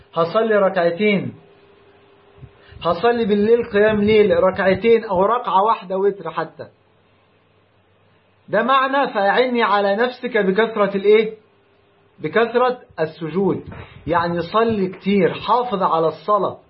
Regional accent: Egypt; ربنا يحفظ بلدنا مصر ويجعلها أمن وأمان

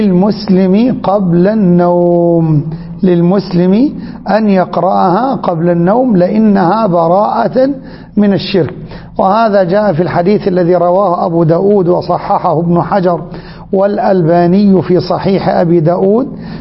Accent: Egypt; وأن يرفع عن بلادنا مصر وعن بلاد الحرمين

